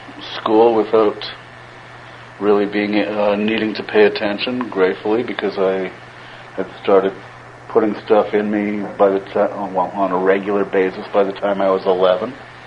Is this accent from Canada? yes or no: yes; Winnipeg, Manitoba, Canada; That being said, I grew up here in Winnipeg and for whatever reason, didn't like me.